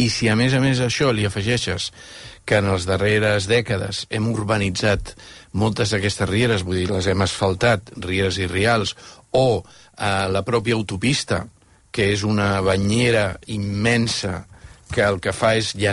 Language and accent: Catalan; Arenys, Catalonia, Spain; Jo soc d'Arenys.